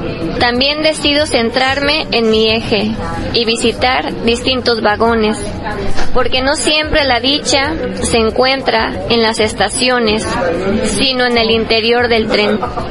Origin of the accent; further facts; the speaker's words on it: Córdoba, Veracruz, Mexico; yo que soy de Veracruz, de Córdoba, que crecí con todo esto de los ferrocarriles